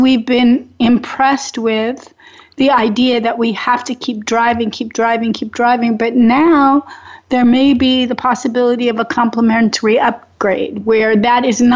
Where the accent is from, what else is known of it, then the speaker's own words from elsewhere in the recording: Oregon, United States; And I still had the regionalisms in my voice from growing up in Oregon.